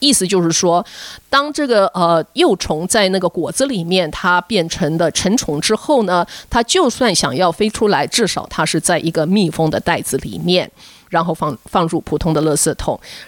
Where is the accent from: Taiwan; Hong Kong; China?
Taiwan; now in California, United States; 我是来自台湾，所以莲雾呢是一个非常好吃的，也是非常想念，可是呢在加州本身呢是比较不容易看到的一种热带水果。